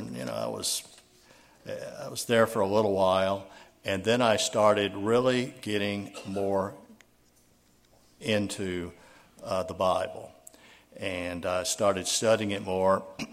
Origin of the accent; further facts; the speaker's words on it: Nashville, Tennessee, United States; As I said, Penny grew up in Murfreesboro, and I grew up in Nashville.